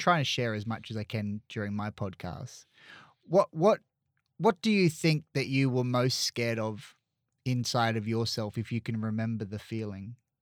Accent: Australia; I'm really proud as an Australian

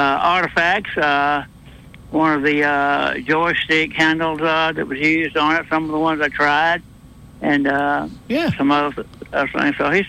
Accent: Union Springs, United States; I grew up in Union Springs.

